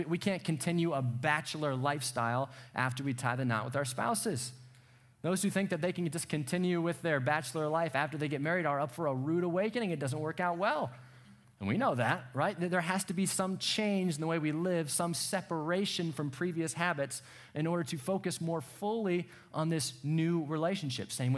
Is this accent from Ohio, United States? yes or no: yes; Cleveland, Ohio, United States; also born or lived in Missouri; I'm fans of the Cleveland Indians because I'm from Cleveland.